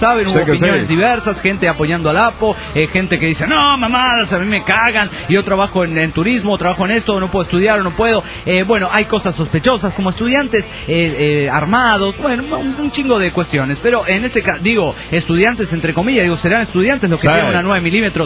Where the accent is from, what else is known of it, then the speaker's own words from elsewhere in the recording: Canary Islands, Spain; Soy el clandestino de las Islas Canarias.